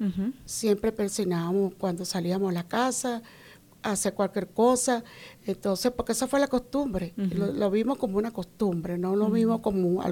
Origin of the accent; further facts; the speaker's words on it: La Guaira, Venezuela; Del estado de La Guaira, una ciudad muy hermosa, una ciudad de playa, una ciudad de costa